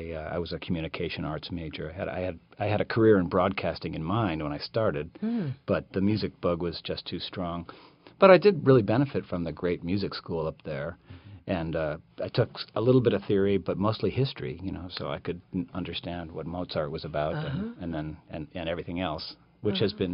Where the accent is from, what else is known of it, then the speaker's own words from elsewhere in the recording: Boston, Massachusetts, United States; I'm from Boston. Uh-huh. I grew up in a suburb of Boston